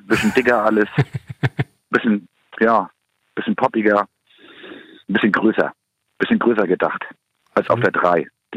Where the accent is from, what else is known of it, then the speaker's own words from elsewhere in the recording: Kiel, Schleswig-Holstein, Germany; Ich komme aus Kiel, ist klar